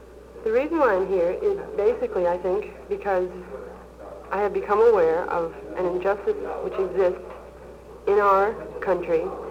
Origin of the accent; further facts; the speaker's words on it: Scotia, New York, United States; I'm originally from Scotia, New York, which is a small town near Schenectady.